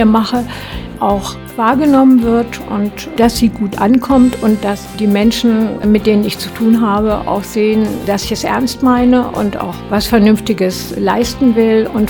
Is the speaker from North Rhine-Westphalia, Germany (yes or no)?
no; Hesse, Germany; now in Göttingen, Germany; Ich komme ja aus Hessen und ich lebe schon lange in Göttingen und lebe auch gerne hier, aber ich habe noch Freunde und Bekannte in Hessen, die ich auch regelmäßig sehe und wenn ich da bin, das sind eben meine Wurzeln.